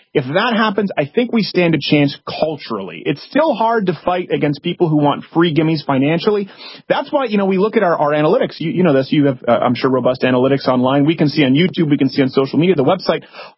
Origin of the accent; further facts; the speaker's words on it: Canada; I was raised in Canada too.